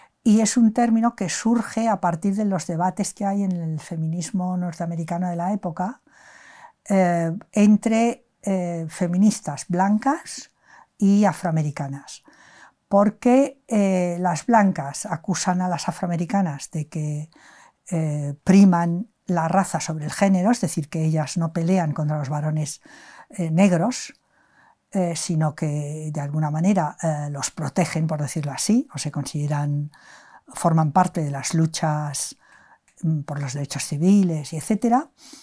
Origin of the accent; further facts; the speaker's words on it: Barcelona, Catalonia, Spain; born there; moved away as an adult; now in Madrid, Spain; nací en Barcelona en el 46 y llevo viviendo en Madrid desde el año finales del 69. O sea que realmente ya estoy aclimatada aquí a la capital.